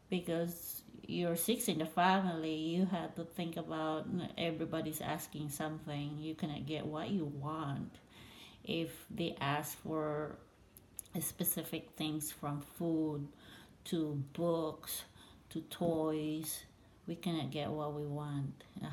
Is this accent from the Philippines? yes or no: yes; Philippines; Growing up in the Philippines is, it's fun and challenging.